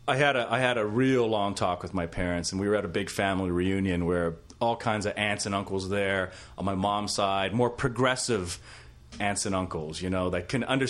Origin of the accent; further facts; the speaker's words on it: Memphis, Tennessee, United States; growing up in Memphis, Tennessee, I always ignored my heritage.